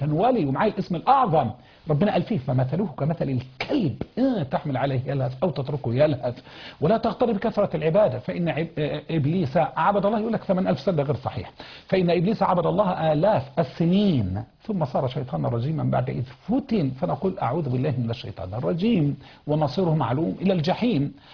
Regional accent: Egypt; accent: Egyptian; احنا بلهجتنا المصريه بنقول الدوسي دوس

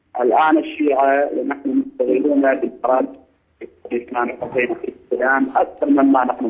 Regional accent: Iraq; وأنا من العراق ومن الشيعة.

